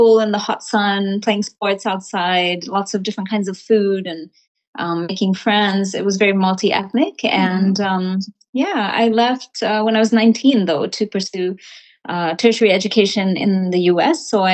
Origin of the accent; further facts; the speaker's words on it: Fiji; born there; yes, I was born here in Fiji. I'm Fijian American.